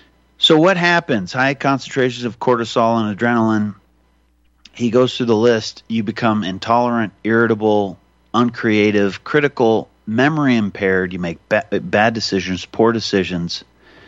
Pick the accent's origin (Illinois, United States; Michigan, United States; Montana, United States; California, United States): Montana, United States; Libby; born there; I was born in Libby, Montana